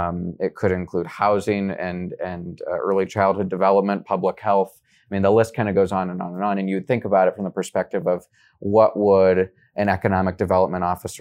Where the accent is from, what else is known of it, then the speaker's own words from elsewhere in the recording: Auburn, Nebraska, United States; I grew up in Auburn, in Southeast Nebraska.